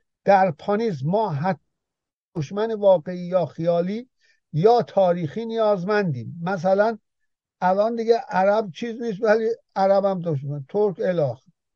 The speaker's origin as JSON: {"language": "Persian", "region": "Azerbaijan", "country": "Iran", "said": "خود من نیز به عنوان یک ایرانی آذربایجانی"}